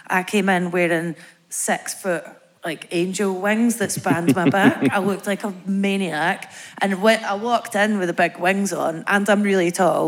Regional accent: Bathgate, Scotland, United Kingdom; Bathgate. Do you know … the singer?

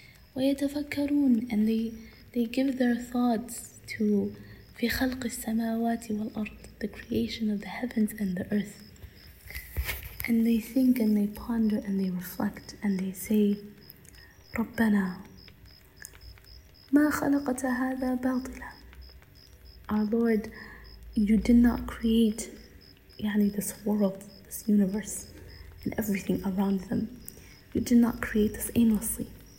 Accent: Minnesota, United States

